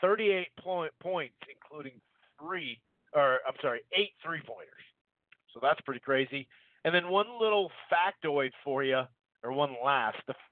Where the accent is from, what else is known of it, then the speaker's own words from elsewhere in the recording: Minnesota, United States; I'm from Minnesota, so that's why I say, unfortunately.